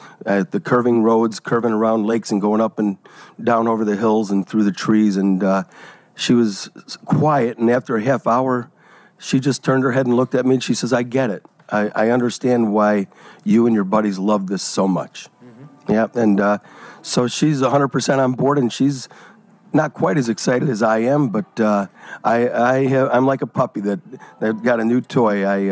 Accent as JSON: {"language": "English", "town": "Oak Forest", "region": "Illinois", "country": "United States", "tie": "born or raised there", "said": "I grew up in the southern suburbs, and I grew up in Oak Forest, and I still hang out with the same guys that I went to first and second grade with."}